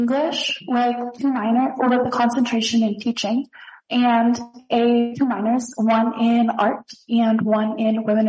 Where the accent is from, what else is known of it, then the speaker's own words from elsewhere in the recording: Missoula, Montana, United States; I live in Missoula, Montana.